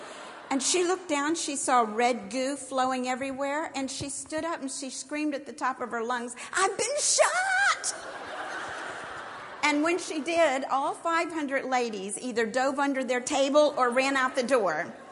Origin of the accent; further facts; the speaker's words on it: Washington, District of Columbia, United States; accent: southern; me I have a southern accent, but I have a hard time hearing it because I don't hear it at all. But I was raised in Washington, D.C.